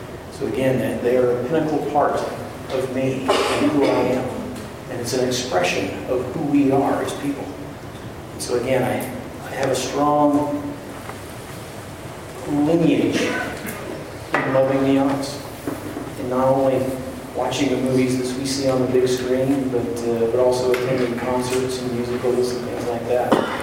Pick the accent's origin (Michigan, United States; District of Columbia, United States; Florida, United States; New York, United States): District of Columbia, United States; Washington; I grew up in the Washington, D.C. area. Being a part of that environment, because again, my family was in the military